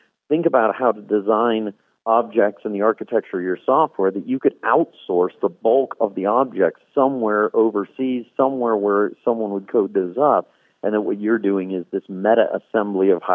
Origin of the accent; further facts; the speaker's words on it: Pennsylvania, United States; I grew up in a very different part of the country. I grew up in Pennsylvania